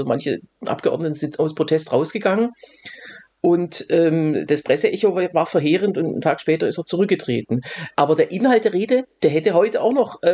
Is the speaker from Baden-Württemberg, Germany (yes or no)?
yes; Baden-Württemberg, Germany; der war ja aus meiner Heimat, aus Hohenlohe